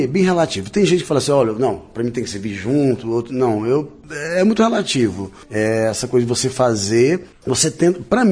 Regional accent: Northeast Region, Brazil; mas a questão também do sertão que ele fala, de onde eu vim

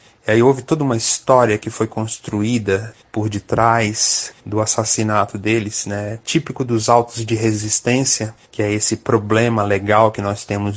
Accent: Brasília, Federal District, Brazil; Eu lembro que eu sou de Brasília, né? Então, você sabe como é que é o céu de Brasília, né?

